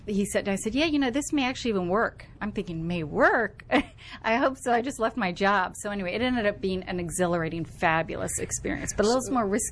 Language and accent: English; Florida, United States; I grew up in Florida, South Florida.